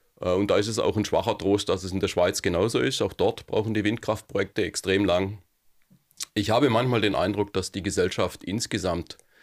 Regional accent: Germany; Naja, ich bin ja jetzt ausdrücklich als Deutscher in diese Sendung eingeladen.

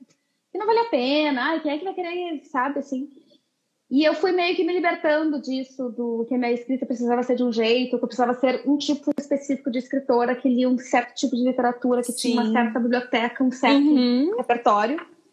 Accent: Porto Alegre, Rio Grande do Sul, Brazil; now in Netherlands; Eu sou de Porto Alegre e vim morar na Holanda, onde eu estou faz 5 anos, quase 6 anos.

